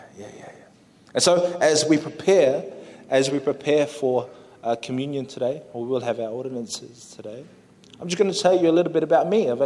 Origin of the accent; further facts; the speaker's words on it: Australia; also born or lived in New Zealand; growing up in Australia. And so I was like all these different worlds that were happening in my life.